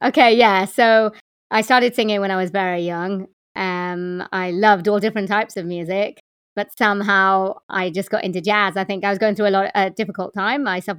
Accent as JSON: {"language": "English", "region": "Wales", "country": "United Kingdom", "tie": "born there", "said": "I live in the UK, in Wales. I was born in Wales, but I'm Indian. My parents are from India and they came here in the 70s. But I am a female, born female."}